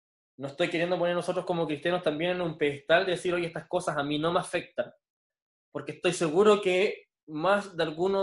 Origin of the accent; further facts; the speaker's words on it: Magallanes, Chile; como magallánicos, como chilenos, como habitantes de este mundo en el año 2020